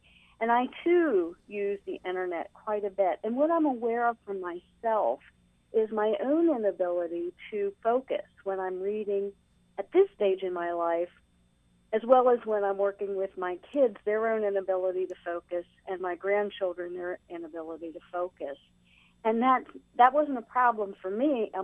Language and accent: English; Frederick, Maryland, United States; Hi, I'm from Frederick, and I'm calling because I am a more mature adult.